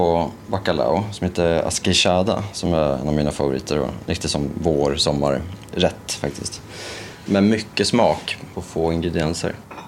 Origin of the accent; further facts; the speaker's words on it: Norrköping, Östergötland, Sweden; När jag växte upp i Norrköping så gick det inte att få tag i det.